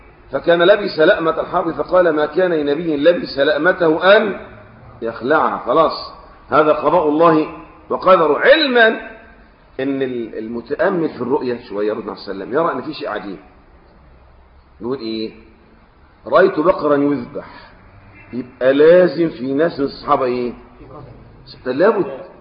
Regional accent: Egypt; ده عندنا احنا الآن في مصر أو في عامة الدول العربية يصلح أن يدخل الجيش؟ خلي بالك عندنا في مصر

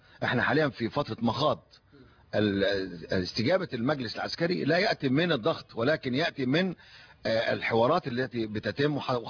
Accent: Egypt; احنا كلنا مصريين

